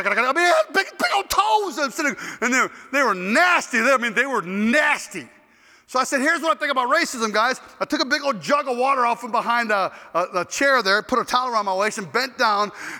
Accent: Ohio, United States; moved away; my best friends growing up in Ohio were black guys. I didn't know anything about racism stuff until I moved down to the South, and I see it all over the place.

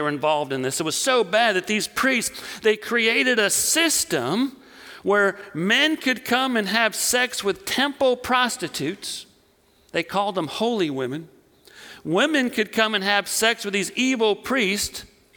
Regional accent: Wisconsin, United States; well, I'm from Wisconsin

